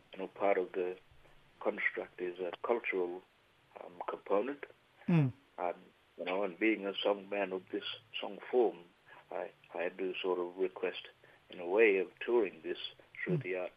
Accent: Western Australia, Australia; My mob is Ngarumo mob, and I come from the Pilbara region of Western Australia.

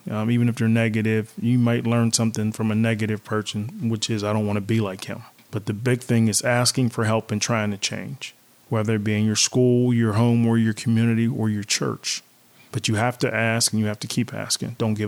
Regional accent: Wilkinsburg, Pennsylvania, United States; also born or lived in Hawkins Village; I grew up in Hawkins Village and grew up in Wilkinsburg. Growing up the way we grew up, we've seen a lot of people dying.

